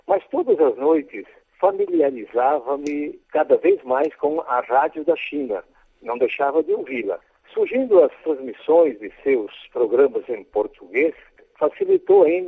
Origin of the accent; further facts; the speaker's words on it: Santa Teresa, Espírito Santo, Brazil; naquele ano de 1956, com 7 anos ainda incompletos, já passava pela minha cabeça vontade de instalar uma emissora de rádio na cidade de Santa Teresa, minha terra natal.